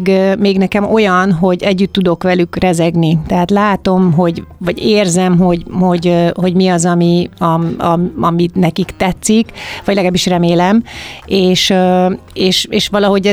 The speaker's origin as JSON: {"language": "Hungarian", "country": "Hungary"}